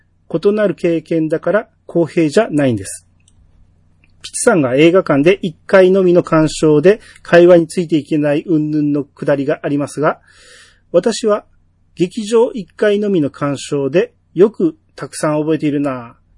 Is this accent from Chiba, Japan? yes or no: yes; Chiba, Japan; 私の地元では千葉県知事が SNS で映画を家族で見に行ったことを話されていました。